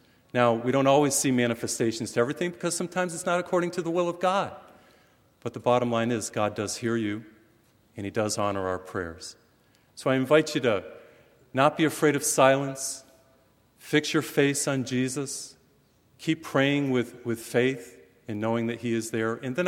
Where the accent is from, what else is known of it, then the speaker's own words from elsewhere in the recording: Massachusetts, United States; now in Houston, United States; I was flying to back to Houston from Massachusetts, my home state.